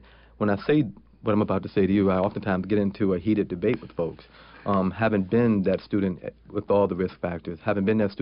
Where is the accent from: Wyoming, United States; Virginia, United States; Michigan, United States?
Virginia, United States; Charlottesville; I grew up right outside of Charlottesville, Virginia. I went to the University of Virginia, so I'm accustomed to college towns.